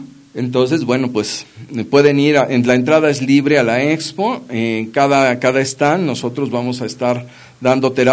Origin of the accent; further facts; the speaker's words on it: Mexico City, Mexico; now in Querétaro, Mexico; como muchos chilangos mal hemos hecho, ¿no?